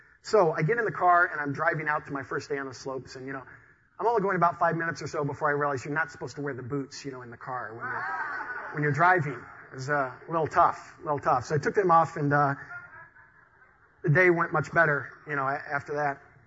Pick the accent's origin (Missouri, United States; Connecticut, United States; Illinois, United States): Illinois, United States; moved away as an adult; now in Denver, United States; So I moved to Denver. Now, I grew up in Illinois, and I didn't really have any chances growing up to go downhill skiing.